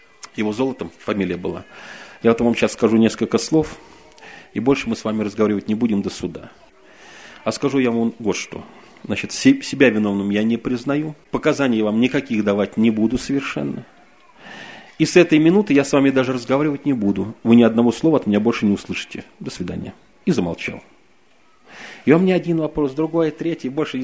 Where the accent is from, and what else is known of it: Saint Petersburg, Russia; born or raised there